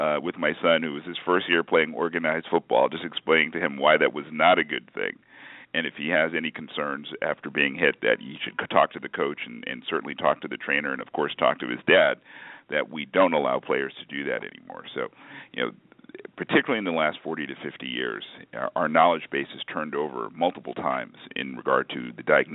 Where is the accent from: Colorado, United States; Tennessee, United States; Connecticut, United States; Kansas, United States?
Connecticut, United States; Hartford; I grew up in Connecticut in Hartford, and we had a team called the Hartford Whalers.